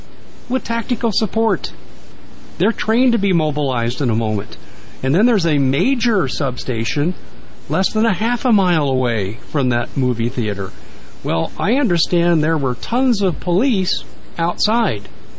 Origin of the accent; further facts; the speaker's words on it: Aurora, Colorado, United States; I grew up near the Aurora Mall. I grew up a mile and a half away from the Aurora Mall.